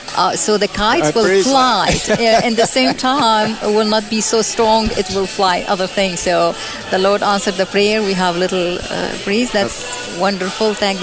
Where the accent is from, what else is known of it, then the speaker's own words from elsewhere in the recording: Syria; also born or lived in Boston, United States; now in United States; I lived in Boston when I came from Syria. I lived in Boston